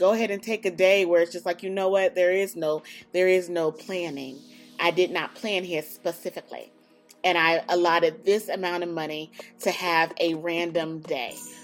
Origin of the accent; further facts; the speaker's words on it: North Carolina, United States; We're from North Carolina. We from the good old country of North Kakalaki.